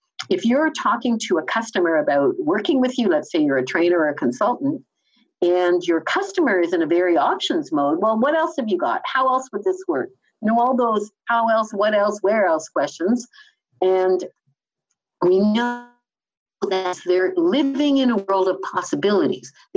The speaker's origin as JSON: {"language": "English", "country": "Canada", "also_born_or_lived": "United Kingdom", "said": "Being a Canadian and also British, I would agree with that."}